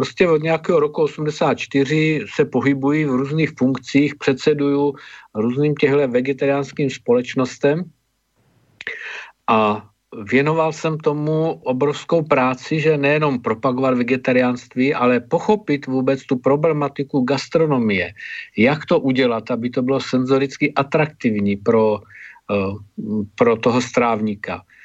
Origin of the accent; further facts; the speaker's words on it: Moravia, Czechia; my sme z Moravy, že jo?